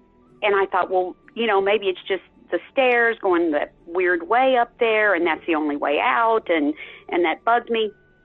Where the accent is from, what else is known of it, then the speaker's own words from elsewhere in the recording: Texas, United States; But I was raised in Texas, but my grandmother, had a sister in New Jersey.